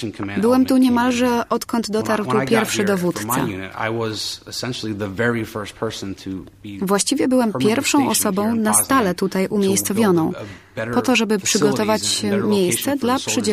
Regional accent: Pennsylvania, United States; Polish is a second language; now in Poznań, Poland; A jeśli chodzi o samo życie w Poznaniu, jestem z Pensylwanii. Tam polska kultura naprawdę mocno jest zakorzeniona. Mamy festiwale pierogów.

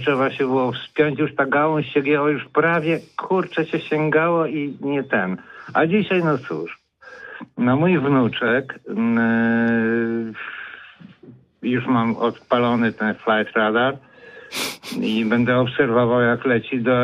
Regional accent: Wałcz, West Pomeranian Voivodeship, Poland; No ale ja z Wałcza do drugiego miasta

